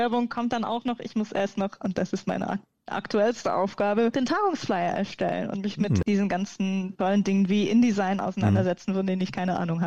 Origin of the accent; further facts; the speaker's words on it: Switzerland; bei uns in der Schweiz kann man im Gegensatz zu euch nicht auf Lehramt studieren